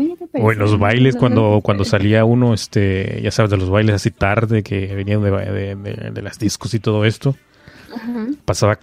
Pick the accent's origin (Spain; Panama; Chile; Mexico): Mexico; Catemaco, Veracruz; aquí nos agarramos porque soy de Catemaco, te vuelvo a repetir.